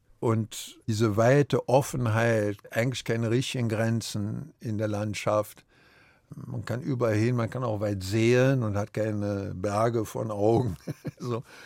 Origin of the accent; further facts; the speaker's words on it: Viersen, North Rhine-Westphalia, Germany; also born or lived in Düsseldorf; Also in Düsseldorf selber habe ich nicht lange gelebt, aber dann in Viersen bin ich groß geworden, Mönchengladbach, die Ecke, Krefeld. Landschaftlich die weite Ebene, keine Berge.